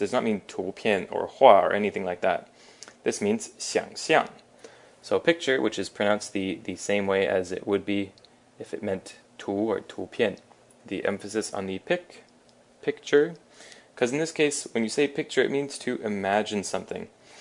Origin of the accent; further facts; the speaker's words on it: Toronto, Ontario, Canada; I am from Canada, from Toronto, so that is the accent that I have, which is similar to American, not exactly the same, but very similar.